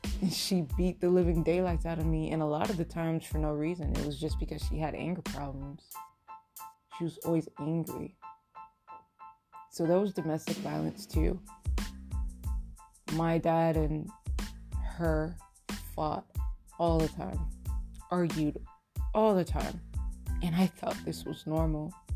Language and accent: English; Miami, Florida, United States; I was raised in Miami. Yep, that 305.